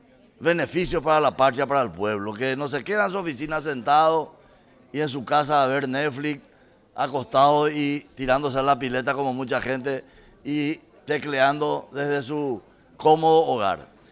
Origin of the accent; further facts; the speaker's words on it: Paraguay; Y nosotros como paraguayos